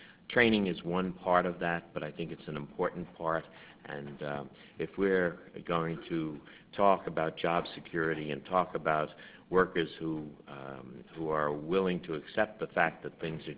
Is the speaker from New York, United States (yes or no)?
yes; New York, United States; I come from New York and have a long history of being very active politically